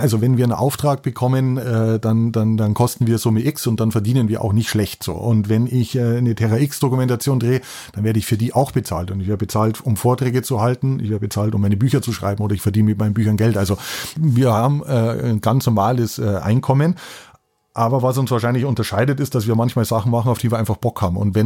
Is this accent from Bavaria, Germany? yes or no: yes; Bavaria, Germany; Ich komme aus Bayern, da muss ich natürlich sagen Bier.